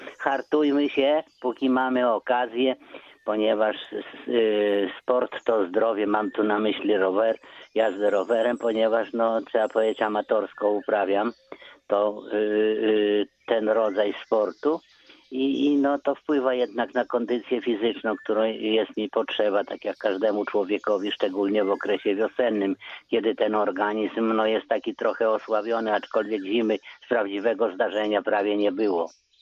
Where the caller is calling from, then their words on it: Zamość, Lublin Voivodeship, Poland; u nas w Zamościu pogoda, no iście wiosenna